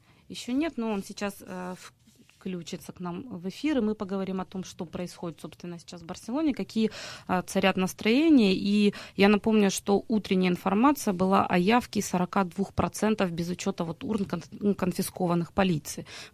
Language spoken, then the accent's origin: Russian; Crimea, Ukraine; Я, например, как крымчанка, очень и очень в этом сомневаюсь.